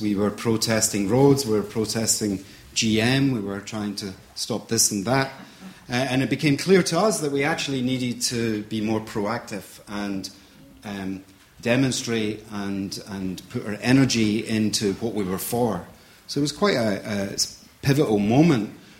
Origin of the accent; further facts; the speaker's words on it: Scotland, United Kingdom; now in Cloughjordan, Ireland; I'm based in Clough Jordan, but I'm not Irish, as you can tell. I'm Scottish. I've lived here for 20 years. And I suppose I grew up in a community, a Presbyterian industrial community in the central belt of Scotland